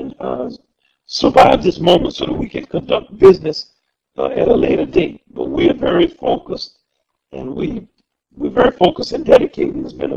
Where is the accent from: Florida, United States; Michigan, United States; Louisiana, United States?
Louisiana, United States; New Orleans; Well, I love … I'm from New Orleans. I'm a trumpet player.